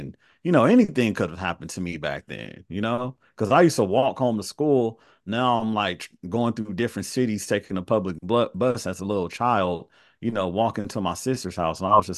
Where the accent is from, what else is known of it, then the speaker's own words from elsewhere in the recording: Carson, California, United States; also born or lived in South Central; But I grew up in South Bay area called Carson, which is like a mile from Compton. So I would just say I grew up in the inner city.